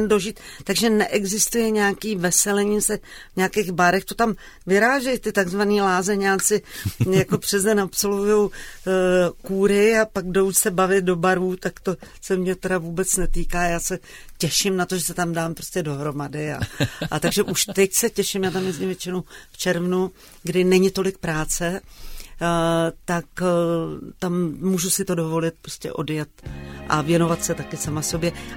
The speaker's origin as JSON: {"language": "Czech", "town": "Rakovník", "region": "Central Bohemian Region", "country": "Czechia", "tie": "born or raised there", "said": "mě to táhne do Rakovníka, kde já jsem prožívala dětství v Rakovníku, já jsem tam vyrůstala vlastně od 5 let, dalo by se říct, až po těch 12, byla jsem tam od 5 do 12 let"}